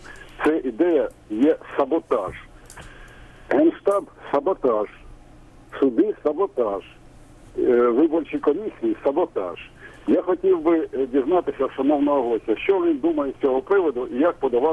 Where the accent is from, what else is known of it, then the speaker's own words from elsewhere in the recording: Kharkiv, Kharkiv Oblast, Ukraine; я з Харкова.